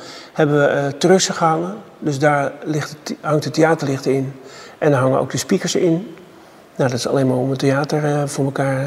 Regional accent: North Holland, Netherlands; En ik ben zelf opgegroeid in het West-Friese.

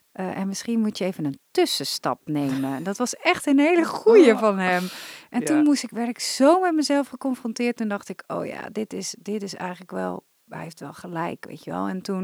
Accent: Oosterwijk, Netherlands; En Via was een begrip bij ons in Oosterwijk, het kleine buurtsupertje, met de oude dame achter de kassa.

